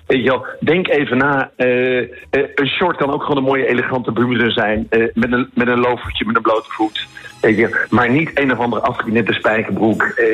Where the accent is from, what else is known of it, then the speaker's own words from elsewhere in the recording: 's-Hertogenbosch, North Brabant, Netherlands; Nou ja, ik ben gewoon uit Den Bosch gekomen.